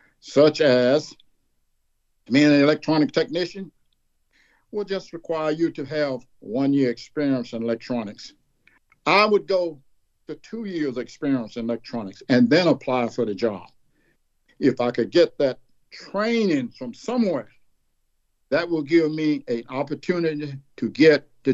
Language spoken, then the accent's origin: English; DeKalb, Mississippi, United States; Now, at my hometown where I grew up, my grandfather was a bookkeeper in the Bank of DeKalb, Mississippi.